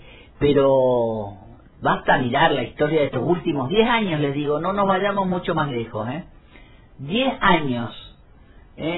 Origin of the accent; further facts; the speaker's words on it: Misiones, Argentina; nosotros, las misioneras y misioneros, somos los argentinos que menos Producto Bruto Interno percibimos a lo largo del año.